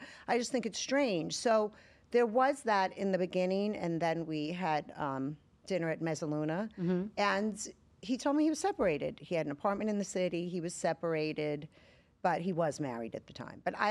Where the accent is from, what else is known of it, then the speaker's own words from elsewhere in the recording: Brooklyn, New York, United States; So I was raised in Brooklyn, New York in the 70s by a single mother.